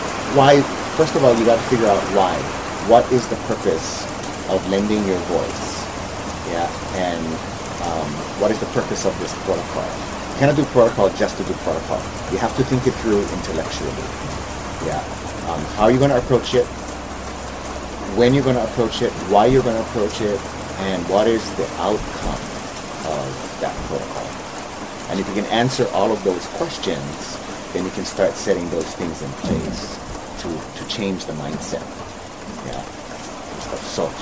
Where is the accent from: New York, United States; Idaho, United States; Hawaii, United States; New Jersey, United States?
Hawaii, United States; Of course, as a Hawaiian, I would prefer that you chant, but not everybody knows how to chant.